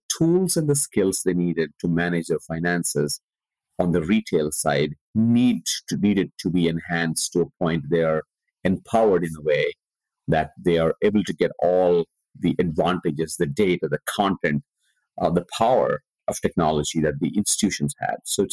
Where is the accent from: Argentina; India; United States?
India; I was born and brought up in India.